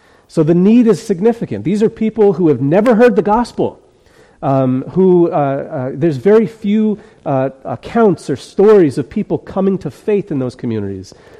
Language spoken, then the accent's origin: English; Bayonne, New Jersey, United States; At 14A, exit 14A. And it's Bayonne, New Jersey. That's where I grew up. I'm not Jewish.